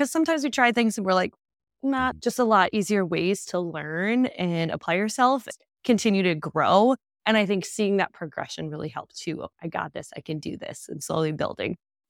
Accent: Iowa, United States; born there; I was born in Iowa.

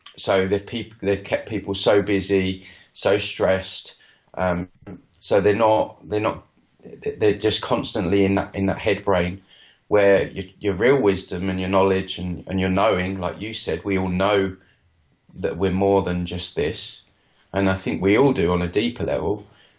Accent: East of England, United Kingdom; and I come back to my hometown down here in Essex, which is near London, east of London.

